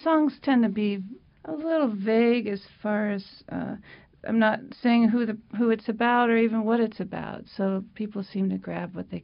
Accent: Boston, Massachusetts, United States; because I grew up outside of Boston

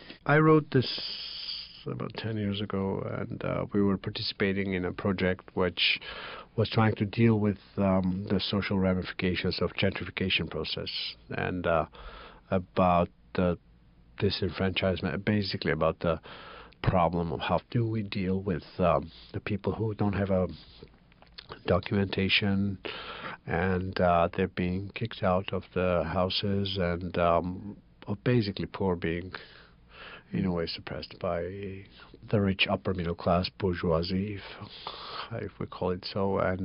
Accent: Georgia; accent: Georgian; I should read it with my Georgian accent.

